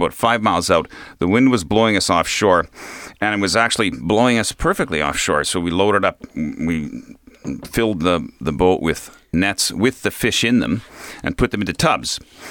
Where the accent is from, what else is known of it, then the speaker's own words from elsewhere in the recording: Gimli, Manitoba, Canada; Like, I grew up in Gimli. Fishermen were around me.